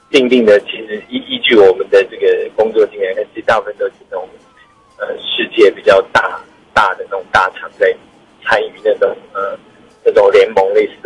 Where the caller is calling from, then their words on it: Taoyuan, Taiwan; 是桃园，我是桃园的